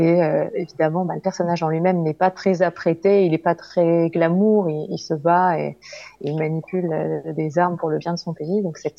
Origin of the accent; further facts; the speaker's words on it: India; accent: Indian; French is a second language; même si en Inde je parlais pas français avec l'accent indien, mais je parlais anglais avec l'accent indien, mais à couper au couteau